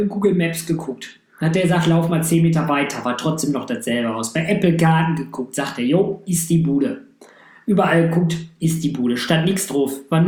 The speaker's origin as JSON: {"language": "German", "town": "Düsseldorf", "region": "North Rhine-Westphalia", "country": "Germany", "said": "Ich komme aus Düsseldorf"}